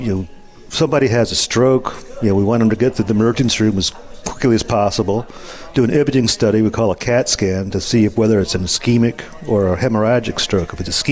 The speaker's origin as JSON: {"language": "English", "town": "New Orleans", "region": "Louisiana", "country": "United States", "said": "I moved around a lot when I was a kid, but yeah. I'm from the city originally."}